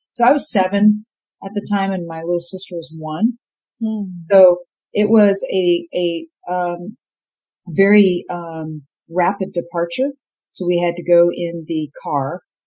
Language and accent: English; Vietnam; born there; first language Vietnamese; English is a second language; I was born in Vietnam in one of the most controversial wars, I think, probably in our lifetime so far. And so my dad's American, my mom's Vietnamese. And so I was born there.